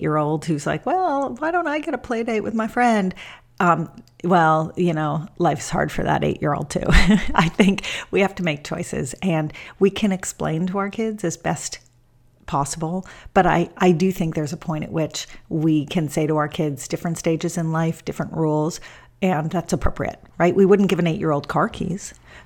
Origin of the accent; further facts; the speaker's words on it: Los Angeles, California, United States; In my hometown of Los Angeles, I am very, very loud about the following fact.